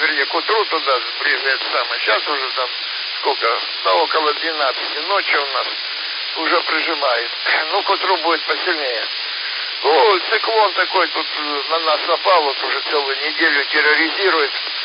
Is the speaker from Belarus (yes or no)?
no; Shakhtarsk, Donetsk Oblast, Ukraine; Я твой земляк из Шахтерска. … из Шахтерска